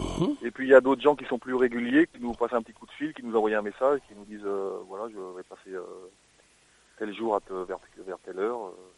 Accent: Île-de-France, France; Et moi, je suis d'origine de la Seine-et-Marne.

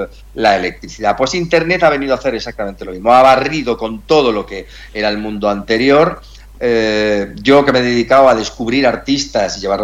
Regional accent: Madrid, Community of Madrid, Spain; Yo viví en Madrid, yo soy de Madrid

